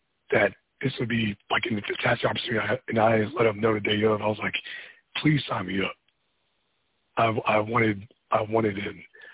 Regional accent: Virginia, United States; also born or lived in Queens, New York; I was born in Queens, New York, but I spent a good chunk of my life in Virginia, between Norfolk and Virginia Beach.

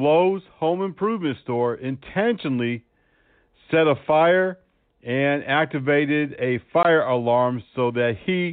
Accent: Meriden, Connecticut, United States; In Meriden, Connecticut, my home state

